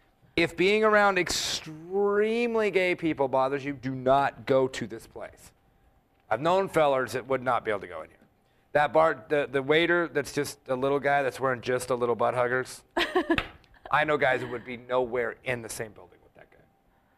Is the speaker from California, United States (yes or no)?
yes; California, United States; now in Nevada, United States; Yeah, like we're from California initially. You can't even have certain kind of snakes.